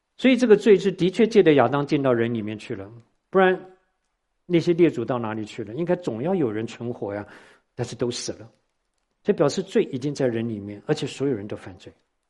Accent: Taiwan; 我说像我从台湾来

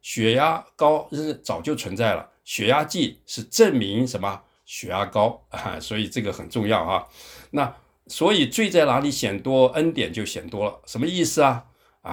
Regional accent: Taiwan; moved away as an adult; 我们应该是94年哈，94年来移民的时候，报道团啊，我们啊那个时候从台湾来的人旅游的很多啊，

